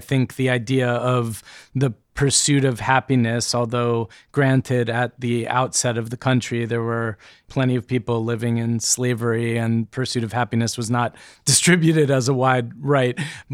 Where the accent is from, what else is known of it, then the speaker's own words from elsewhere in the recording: United States; for the comfortable, you know, more or less comfortable middle class that I grew up in America, like, there was always a sense of real security.